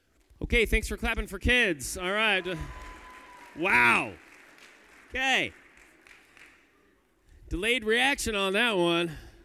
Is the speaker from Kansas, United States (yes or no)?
yes; Kansas, United States; Well, it's good to be here in Missouri. I'm from Kansas.